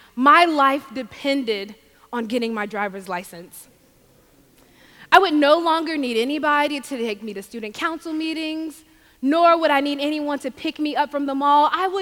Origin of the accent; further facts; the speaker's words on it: Mississippi, United States; because growing up in Mississippi down south, the Bible and the hymn were important.